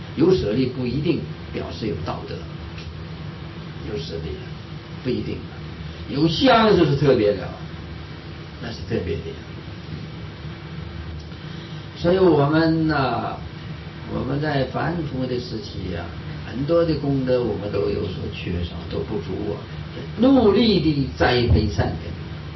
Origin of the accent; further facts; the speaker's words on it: Northeast China, China; now in United States; 我小时候我是东北人嘛，我不知道有地震这件事，现在到了美国去住啊，就是有点敏感啊。